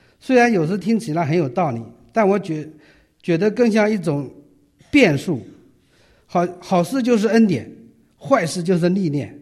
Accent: China; now in Beijing, China; 我在农村长大，小时候很瘦，我妈妈总说我胳膊比竹竿还细，不读书在农村自己都养不活。

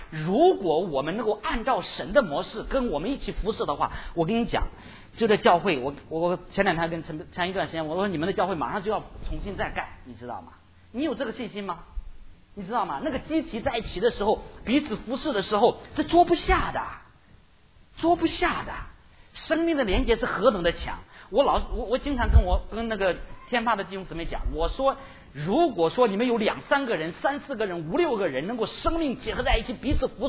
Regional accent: Henan, China; 我是从河南来的啊，秋天的时候，河南的秋天的时候啊

